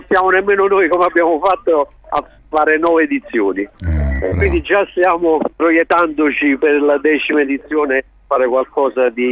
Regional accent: Naples, Campania, Italy; Sì, io sono originario di Napoli, quindi la conosco bene.

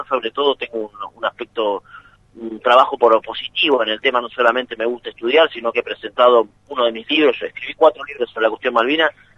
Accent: Tierra del Fuego, Argentina; now in La Plata, Argentina; yo soy fueguino, vivo en La Plata temporalmente hasta el año que viene, pero soy fueguino

